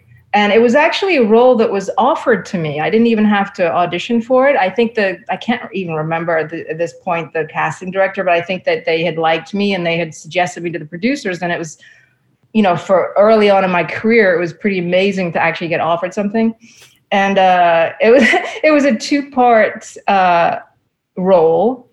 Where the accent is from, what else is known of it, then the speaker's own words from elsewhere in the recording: England, United Kingdom; accent: British; at one point I was gonna maybe do my British accent because I grew up in England, and I mean, I don't really have a British accent anymore, but at that point it was a little bit stronger.